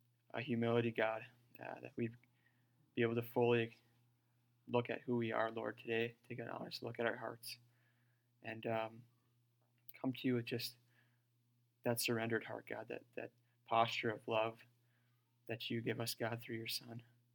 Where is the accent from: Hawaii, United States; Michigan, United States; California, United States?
Michigan, United States; Calumet; I'm from Calumet originally. I'm from a pretty small family considering things. I grew up in a large church